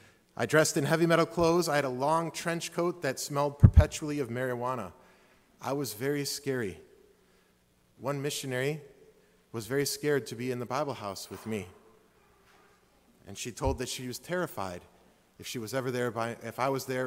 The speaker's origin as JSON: {"language": "English", "town": "Streamwood", "region": "Illinois", "country": "United States", "tie": "born or raised there", "said": "It produced a revival back in Streamwood, my hometown."}